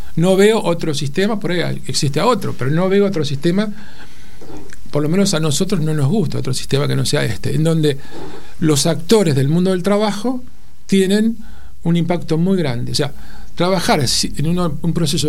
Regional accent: Argentina; Acá Argentina, si bien nos creemos que somos especiales, y somos, de alguna forma.

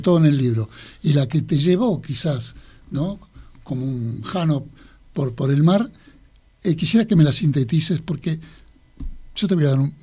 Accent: Argentina; Esa australidad nos da una característica particular, que esos somos los argentinos.

